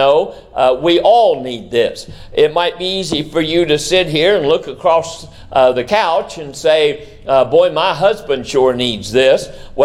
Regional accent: West Virginia, United States; Now, I'm from West Virginia, you know that.

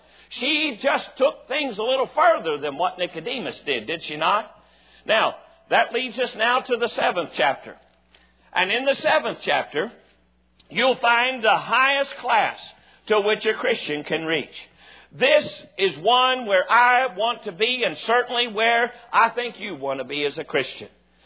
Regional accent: West Virginia, United States; I grew up down on Campbell's Creek in West Virginia. And my grandfather had a well outside his house.

